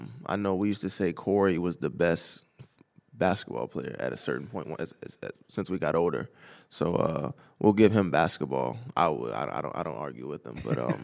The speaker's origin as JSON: {"language": "English", "town": "Baltimore", "region": "Maryland", "country": "United States", "tie": "born or raised there", "said": "Just growing up in Baltimore, always, you know, dreaming of playing in M&T Bank Stadium."}